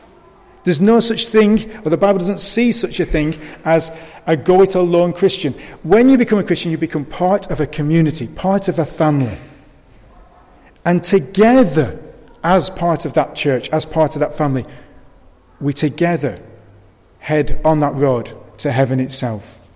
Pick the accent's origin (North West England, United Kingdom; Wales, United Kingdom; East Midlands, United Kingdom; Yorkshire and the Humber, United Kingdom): North West England, United Kingdom; Blackburn; I'm from Blackburn.